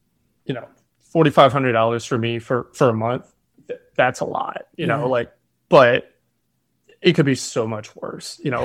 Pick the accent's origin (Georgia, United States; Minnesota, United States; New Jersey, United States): Georgia, United States; Atlanta; now in Cincinnati, United States; And then I'm from Atlanta, live in Cincinnati.